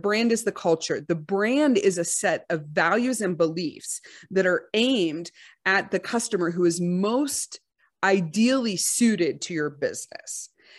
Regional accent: Texas, United States; I'm from Texas.

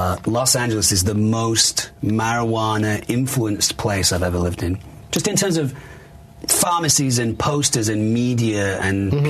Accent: Manchester, North West England, United Kingdom; I'm from Manchester

